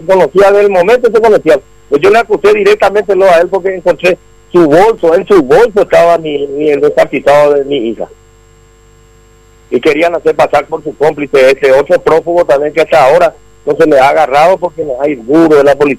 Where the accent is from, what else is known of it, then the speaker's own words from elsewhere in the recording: Luque, Central, Paraguay; Nosotros somos de Luque, de la República de Luque.